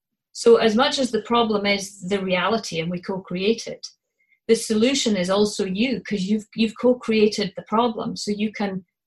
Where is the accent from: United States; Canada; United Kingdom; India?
United Kingdom; Scotland; accent: Scottish; So if you like my Scottish accent, you can listen to me for hours.